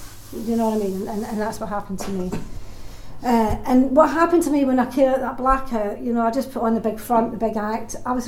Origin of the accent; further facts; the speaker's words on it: Glasgow, Scotland, United Kingdom; I come from Glasgow. I suppose that's probably still obvious.